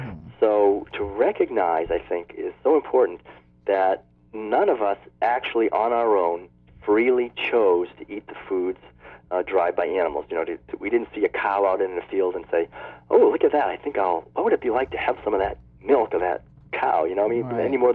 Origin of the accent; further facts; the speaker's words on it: Massachusetts, United States; I'm from Massachusetts. Forebears came over on the Mayflower and on the Planter in 1620 and 1632, and so I come from Puritan stock